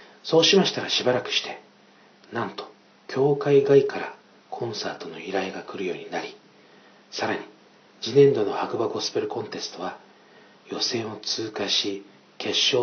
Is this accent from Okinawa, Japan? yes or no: yes; Okinawa, Japan; moved away as an adult; それから私は高校を卒業後、出身地の沖縄を離れ東京に出ることになりました。そして東京でイエス様を信じ救われ、東京安定教会に通うことになりました。